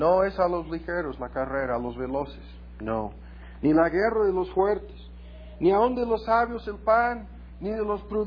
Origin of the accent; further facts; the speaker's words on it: United States; ¿Cuántas veces lo hemos visto como norteamericanos? Nuestro país, sin lugar a dudas, en sentido militar, el más fuerte que jamás ha existido en este mundo.